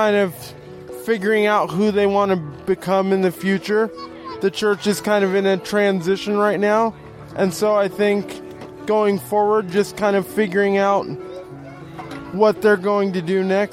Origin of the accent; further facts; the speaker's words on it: Oregon, United States; I'm from Oregon. I attend Cottage Grove Congregation.